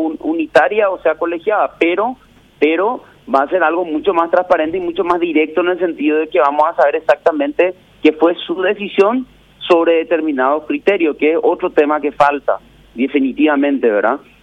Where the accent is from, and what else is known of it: Paraguay